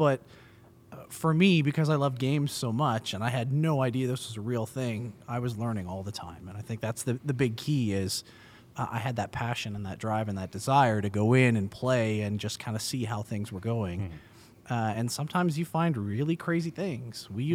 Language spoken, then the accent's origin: English; Vancouver, British Columbia, Canada; I'm from Vancouver, BC, right. So I'm Canadian.